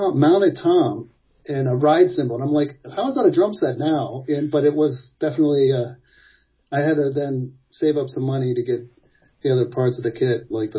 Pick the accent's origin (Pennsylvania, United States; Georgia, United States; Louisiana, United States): Georgia, United States; I grew up in outside of Atlanta, and at that time, when I grew up, there was a lot of space